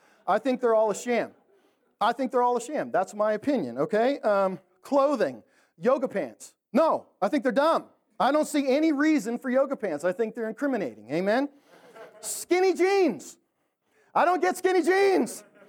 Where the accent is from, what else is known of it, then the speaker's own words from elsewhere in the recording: Canada; and so I'm a Canadian, and so I love football.